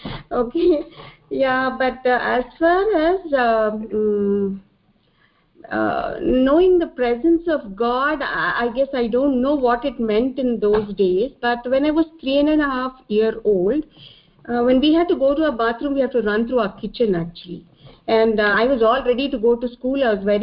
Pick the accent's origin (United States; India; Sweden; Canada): India; Hyderabad, Telangana; I'm from Hyderabad, 52-year-old.